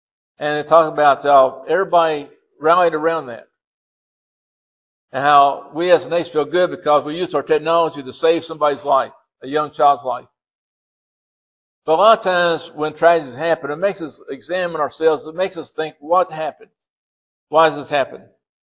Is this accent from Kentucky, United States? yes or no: yes; Louisville, Kentucky, United States; I said, I grew up in West End of Louisville.